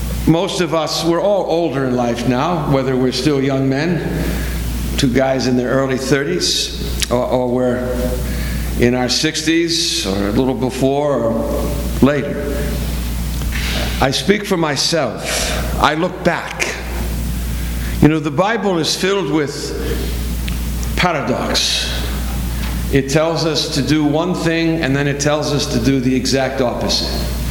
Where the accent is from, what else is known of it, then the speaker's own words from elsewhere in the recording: Boston, Massachusetts, United States; I grew up in Boston. I grew up surrounded by my Welsh family. I grew up in a city that rooted for the right teams.